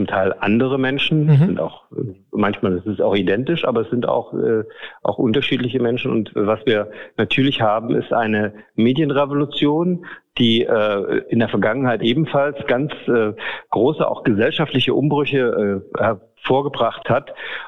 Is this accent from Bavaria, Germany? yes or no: no; Görlitz, Saxony, Germany; ich bin eigentlich schon auch in meiner Jugend in Görlitz ins Theater gegangen, in Philharmoniekonzerte. Wir haben das große Glück, in Sachsen über eine wirklich extrem reichhaltige Theaterlandschaft zu verfügen